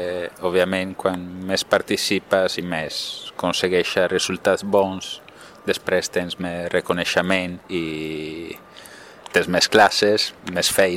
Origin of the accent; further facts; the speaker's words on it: Veneto, Italy; Catalan is a second language; now in Spain; vinc de fora, sóc italià.